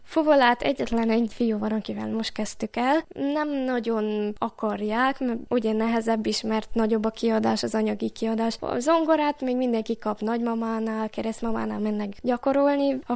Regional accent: Miercurea Ciuc, Harghita, Romania; Az az igazság, hogy hazahúz a szívem, csak hogy otthon Csíkszeredában nem nagyon van lehetőség

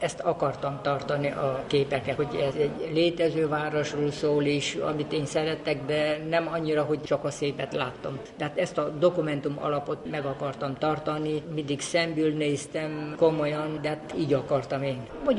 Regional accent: Oradea, Bihor, Romania; now in Bucharest, Romania; Nagyváradi vagyok, ott nőttem fel ebben a városban, úgyhogy ezt nagyon ismerem. Már régóta, mondjuk 81-ben idejöttem Bukarestbe

